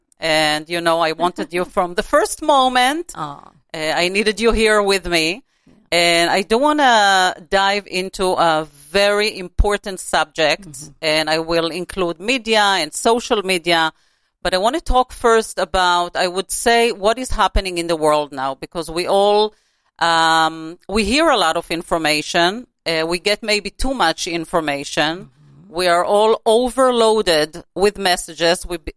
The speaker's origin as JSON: {"language": "English", "region": "Florida", "country": "United States", "lives_now": "Los Angeles, United States", "said": "and I come from Florida, so I know what rain is."}